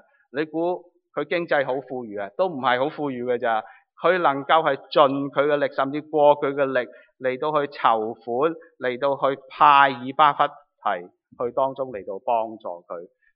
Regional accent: Guangdong, China; accent: Cantonese; 如果用我们广东话俗啲嘅，你就会听得明。

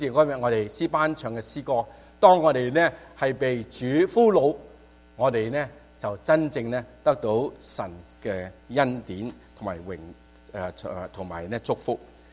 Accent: Sabah, Malaysia; also born or lived in Hong Kong; 我香港出世，跟住我爸爸去咗马来西亚啦，咁去咗沙巴呢个地方啊。咁沙巴咧嗰度咧就好多客家人嘅吓。

